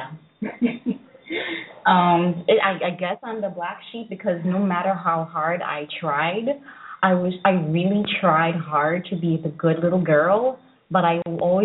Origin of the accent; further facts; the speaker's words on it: St. Lucia; also born or lived in St. Martin; No. I was born in St. Martin, and I had a lot of fun. I had lots of friends. But when I went to St. Lucia at the age of 6 going on 7